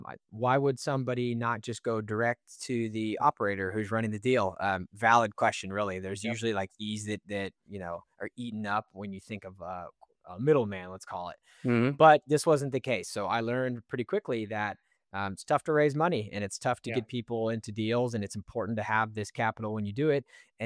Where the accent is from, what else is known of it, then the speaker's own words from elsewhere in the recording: Austin, Texas, United States; I grew up here in Austin and had a family business.